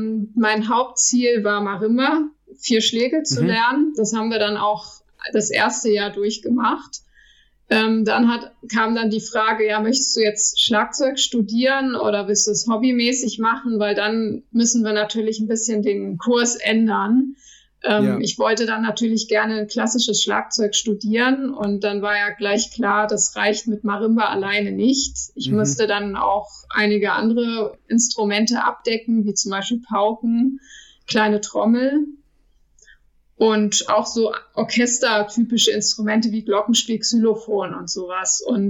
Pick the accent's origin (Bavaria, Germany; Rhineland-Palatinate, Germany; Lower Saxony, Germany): Lower Saxony, Germany; Lüchow; Lüchow ist meine Heimat. Ich liebe Lüchow.